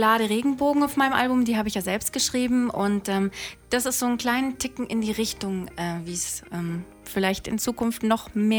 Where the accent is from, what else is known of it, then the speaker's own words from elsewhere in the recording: Ravensburg, Baden-Württemberg, Germany; also born or lived in Bad Saulgau; now in Markdorf, Germany; Also, ich wohne momentan in Markdorf am Bodensee. Das ist in der Nähe von Meersburg und Überlingen. Und aber tatsächlich geboren worden bin ich in Bad Saulgau und aufgewachsen in Ravensburg.